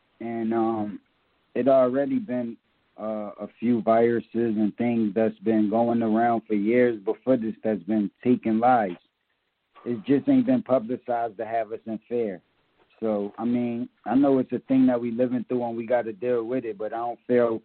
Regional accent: Philadelphia, Pennsylvania, United States; Well, Philadelphia was always strong in the culture. Always had big artists that was dope. So, me growing up in Philly, my whole childhoo

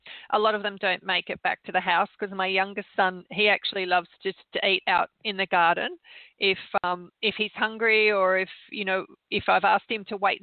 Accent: Sydney, New South Wales, Australia; Well, I grew up in Sydney, in suburban Sydney. We live near the beach, so I spend a lot of time at the beach.

